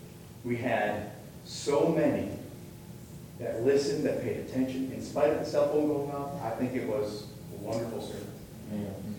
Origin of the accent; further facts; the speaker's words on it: New York, United States; You can tell I'm from New York.